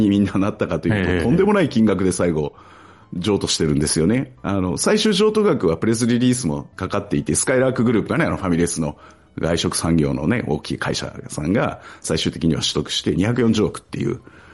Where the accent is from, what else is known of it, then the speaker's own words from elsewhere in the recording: Fukuoka, Japan; 僕ら九州の人間からすると、福岡の人間からすると